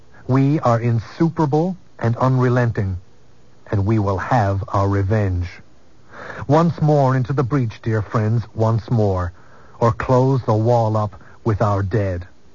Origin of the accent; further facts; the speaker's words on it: Newfoundland and Labrador, Canada; Everywhere I go in Canada, when people hear I'm from Newfoundland, I get the same insults.